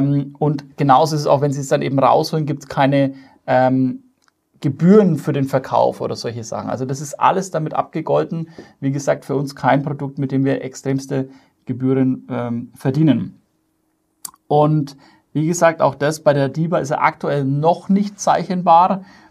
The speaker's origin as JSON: {"language": "German", "region": "Bavaria", "country": "Germany", "said": "sagt man bei uns in Bayern. Weil ich komme aus Bayern."}